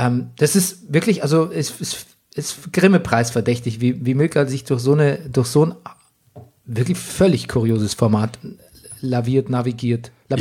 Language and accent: German; Bavaria, Germany; Ja, so klassifiziert man bei uns in Bayern.